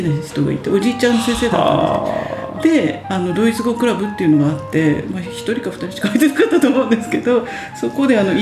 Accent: Kawasaki, Kanagawa, Japan; そのまま地元の川崎の中学、川崎の高校に行きました

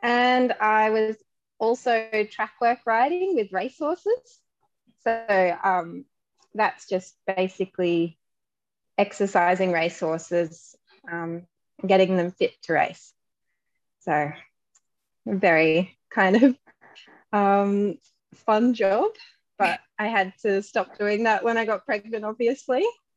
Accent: New South Wales, Australia; I grew up in Fujian, which is in northern New South Wales in Australia. And it's like a really sweet little place because we got the best of both worlds growing up. We had like beautiful farmland all around us

